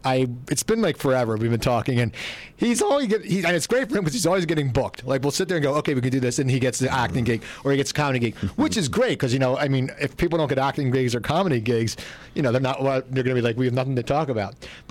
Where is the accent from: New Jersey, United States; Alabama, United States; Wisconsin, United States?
New Jersey, United States; Cherry Hill; Okay, because I grew up in Cherry Hill, but I'm a Jersey guy.